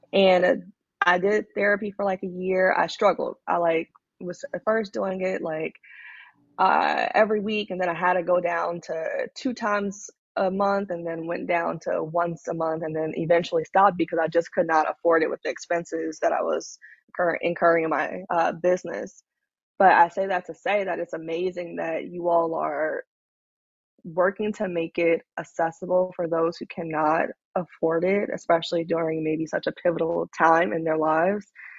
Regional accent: Chicago, Illinois, United States; especially because I wasn't able to get home to Chicago. I'm originally from Chicago.

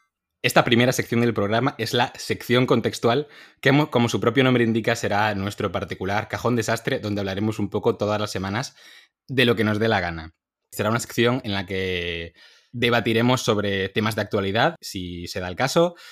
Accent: Vigo, Galicia, Spain; now in Madrid, Spain; Ari y yo somos de Vigo, Pablo es de Soria. Ahora mismo Pablo y yo estamos estudiando en Madrid

